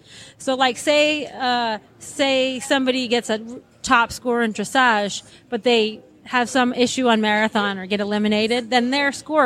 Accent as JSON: {"language": "English", "region": "Florida", "country": "United States", "said": "You know, especially like here, we're from Florida."}